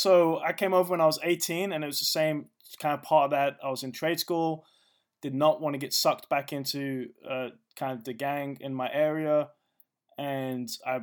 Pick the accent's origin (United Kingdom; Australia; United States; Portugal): United Kingdom; London; Okay, so I grew up in northwest London, Brent Cross area. So it's off the Northern Line, pretty close to Camden Town.